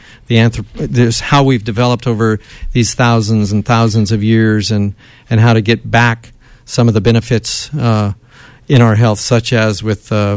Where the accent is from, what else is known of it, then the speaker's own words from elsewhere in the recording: Chico, California, United States; I say almonds because I'm from Chico.